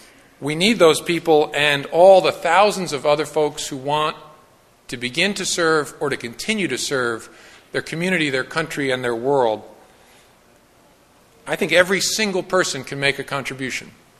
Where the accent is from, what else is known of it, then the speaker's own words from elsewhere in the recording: United States; I'm from Washington, so I'm slippery.